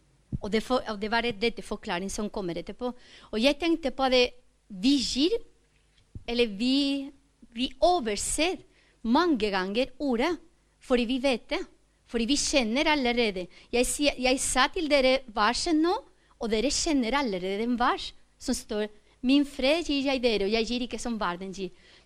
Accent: Spain; Norwegian is a second language; now in Norway; jeg er ikke norsk, jeg kommer fra Spania.

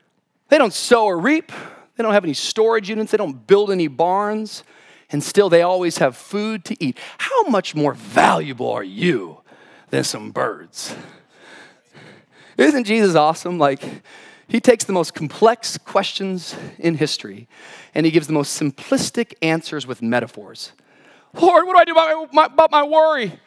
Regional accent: Washington, United States; I remember when I was growing up, my really only experience with crows, ravens, is growing up in Washington State.

